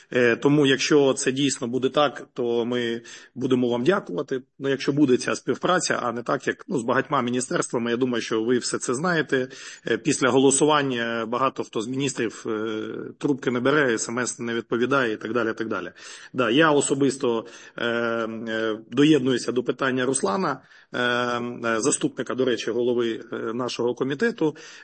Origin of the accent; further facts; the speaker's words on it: Luhansk, Luhansk Oblast, Ukraine; Я з Луганська